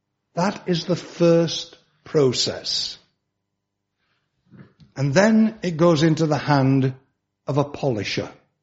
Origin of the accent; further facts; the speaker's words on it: Barnsley, Yorkshire and the Humber, United Kingdom; born there; I was born in that wonderful town of Barnsley in South Yorkshire. Oh, and it was wonderful. But I was born in Barnsley and I used to work in Barnsley.